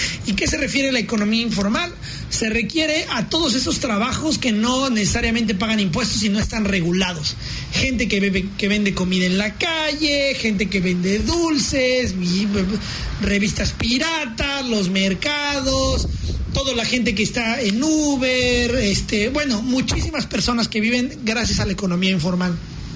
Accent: Mexico; now in New Zealand; soy mexicano

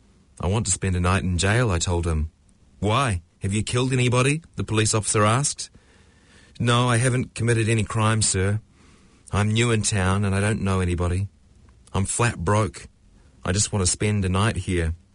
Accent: Ethiopia; I am from Ethiopia.

